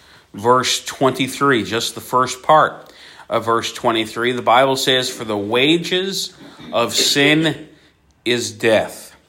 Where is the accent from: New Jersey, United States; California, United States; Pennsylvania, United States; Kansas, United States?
Pennsylvania, United States; Philadelphia; growing up in Philly